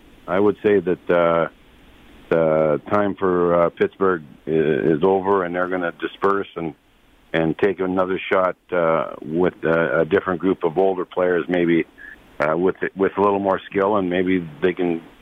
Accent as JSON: {"language": "English", "region": "Saskatchewan", "country": "Canada", "tie": "born or raised there", "said": "especially when you're a Canadian kid. Anyways, I grew up in Saskatchewan"}